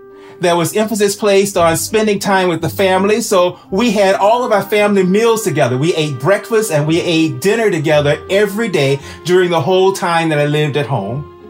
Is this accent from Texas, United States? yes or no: yes; Houston, Texas, United States; now in Boston, United States; Hello, everybody. … I'm coming from Boston. I grew up in Houston, Texas, and I had a very normal life.